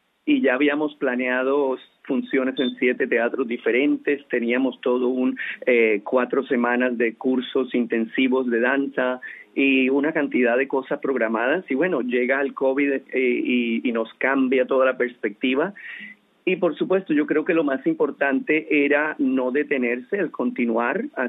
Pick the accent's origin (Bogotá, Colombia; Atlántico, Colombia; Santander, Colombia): Bogotá, Colombia; now in Miami, United States; Yo soy colombiano. Nací en un pequeño pueblo en Colombia. Luego mis padres se trasladaron a Bogotá. Allí, a la edad de 15 años